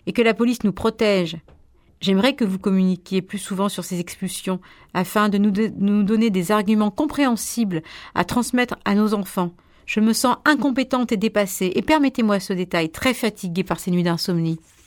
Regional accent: France; je lui explique que moi, sa maman, je suis française

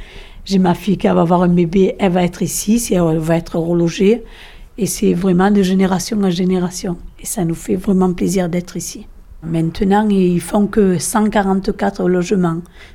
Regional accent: Marseille, Provence-Alpes-Côte d'Azur, France; On est nés là, on n'est pas vraiment des, comment on dit, des voyageurs. On a vécu toute la vie ici sur Marseille, quoi. On est Marseillais et fiers de l'être.

